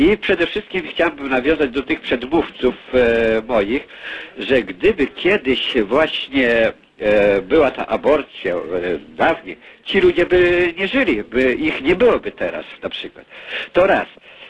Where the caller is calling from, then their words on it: Canada; bo ja jestem z Kanady, jeszcze mamy dzień